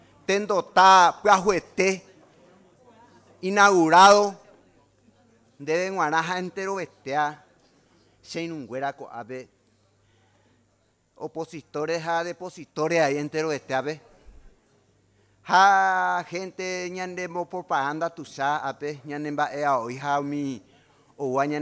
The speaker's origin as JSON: {"language": "Spanish", "country": "Paraguay", "said": "tengamos lo que nos corresponde como paraguayo"}